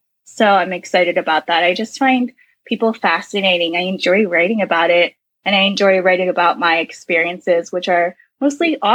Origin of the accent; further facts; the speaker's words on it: Baltimore, Maryland, United States; So I grew up in Baltimore, Maryland.